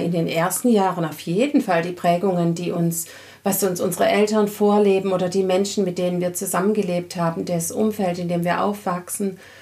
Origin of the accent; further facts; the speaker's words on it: Baden-Württemberg, Germany; accent: Swabian; danke, dass ihr uns unseren schwäbischen Akzent nicht übel nehmt.